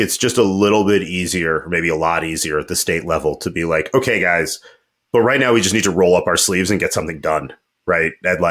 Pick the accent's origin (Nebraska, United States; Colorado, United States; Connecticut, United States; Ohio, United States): Colorado, United States; But that also may be because I'm from Colorado and it's not necessarily the same, I think, in other states.